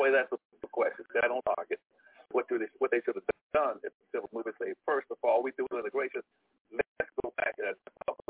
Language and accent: English; South Carolina, United States; Like in North Carolina, I was from South Carolina, North Carolina, where we spent the first week of school every year cleaning up old textbooks